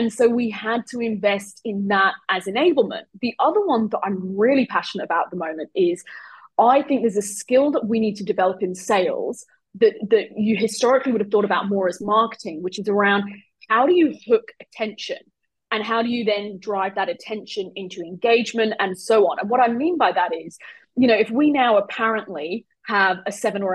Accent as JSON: {"language": "English", "country": "United Kingdom", "said": "And I'm not proud of that as a Brit."}